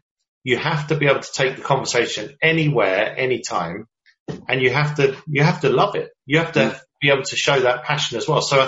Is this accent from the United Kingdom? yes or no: yes; United Kingdom; I'm a British guy